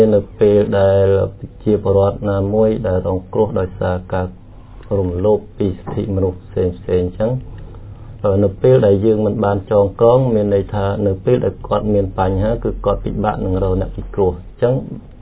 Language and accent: Khmer; Kamchay Mear, Prey Veng, Cambodia; ហើយស្រុកកំណើតរបស់ខ្ញុំកាលពីដើមឡើយគឺខ្ញុំបានរស់នៅភូមិថ្នល់កែងឃុំស្មោងខាងជើងស្រុកកំចាយមាសគឺខេត្តព្រៃវែង